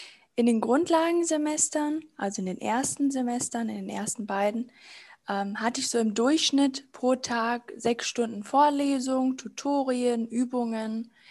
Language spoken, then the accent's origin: German; Hanover, Lower Saxony, Germany; born there; Gebürtig komme ich aus Hannover